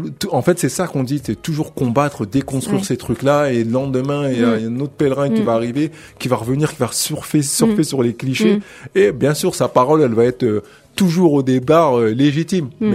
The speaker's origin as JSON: {"language": "French", "country": "France", "said": "on est là, on sortira pas du pays. Nos enfants, on est français, nos enfants sont français."}